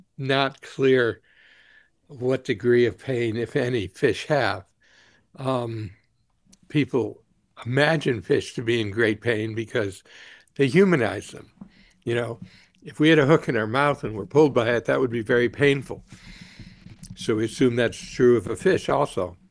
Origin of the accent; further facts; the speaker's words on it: New England, United States; Yeah. Well, you know, I'm from New England, but, and I love the New England coast. I love the rockiness of it.